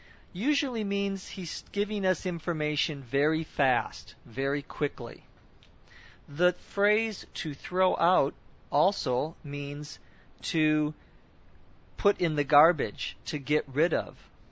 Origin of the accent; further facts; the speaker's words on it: Minnesota, United States; now in California, United States; I live in California, but in my heart of hearts, I still feel I am from Minnesota, meaning that is where my most strongest feelings rather lie.